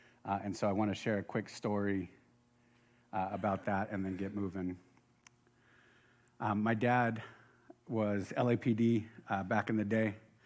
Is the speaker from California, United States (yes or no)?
yes; San Fernando, California, United States; I grew up in San Fernando, by the way.